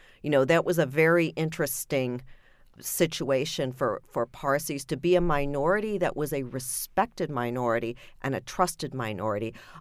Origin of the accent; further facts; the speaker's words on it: United Kingdom; born there; It's mixed. My mother is from Germany. My dad is from India, and I was born in Britain.